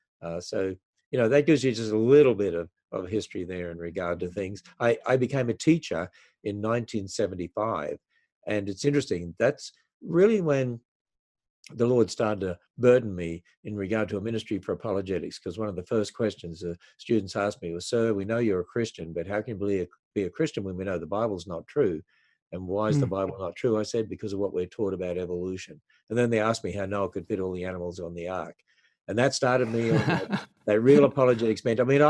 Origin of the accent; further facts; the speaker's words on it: Australia; born there; we were born in Australia. I was born in Australia.